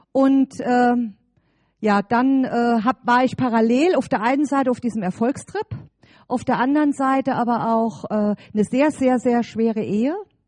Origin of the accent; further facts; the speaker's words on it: Saarland, Germany; ich komme aus dem Saarland, und meine Eltern sind dann hier in Westerwald gezogen, und da wollte ich auf gar keinen Fall hin, ich wollte nicht hierher. Und ich hatte zu der damaligen Zeit, da war ich erst 17, hatte ich einen Freund im Saarland